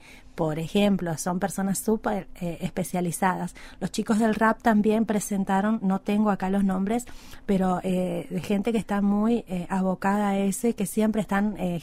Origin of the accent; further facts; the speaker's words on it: Argentina; nos nuclea a todos como argentinos es Malvinas